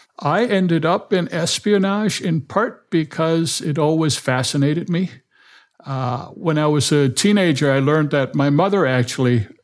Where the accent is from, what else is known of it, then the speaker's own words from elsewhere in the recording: Copenhagen, Capital Region of Denmark, Denmark; I grew up entirely in Denmark.